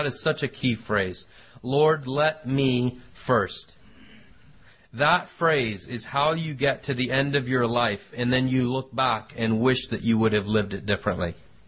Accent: United States; I'm an American through and through.

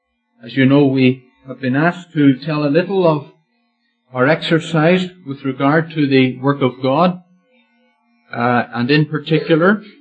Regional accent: Northern Ireland, United Kingdom; moved away as an adult; now in Canada; we come from Northern Ireland. And it was some 5.5 years ago now that we made our move from Northern Ireland and came to Canada.

